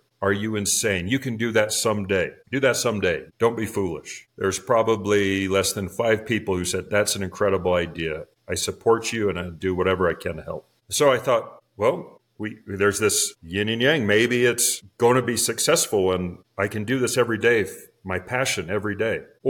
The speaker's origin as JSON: {"language": "English", "region": "Utah", "country": "United States", "lives_now": "Williams, United States", "said": "No. So I'm from Utah. It's the state north of Arizona. And I knew I wanted to come back west in the mountains and deserts with rocks and features."}